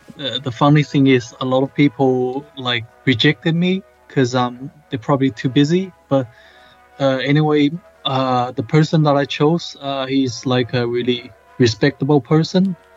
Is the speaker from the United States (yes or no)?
no; China; and I'm from China.